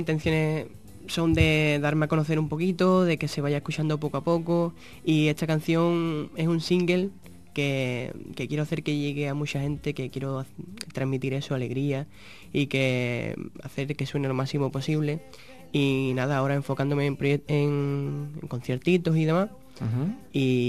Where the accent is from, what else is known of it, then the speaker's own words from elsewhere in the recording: Alcalá de los Gazules, Andalusia, Spain; Sí, está rodado aquí, bueno, aquí en mi pueblo, en Alcalá de los Gazules.